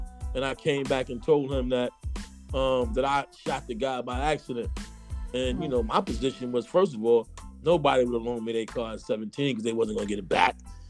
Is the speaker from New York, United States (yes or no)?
yes; Brooklyn, New York, United States; from Brooklyn, New York. Bed-Stuy. I grew up, you know, at a time when, you know, crime, mayhem was at its highest peak in Brooklyn.